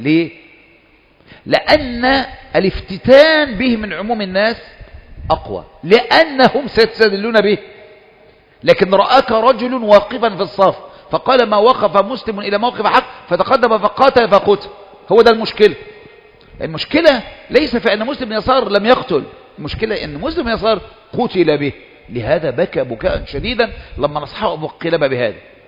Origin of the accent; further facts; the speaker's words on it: Kafr El Sheikh, Kafr El Sheikh Governorate, Egypt; أنا من مصر من كفر الشيخ، من عند الشيخ هشام البيلي.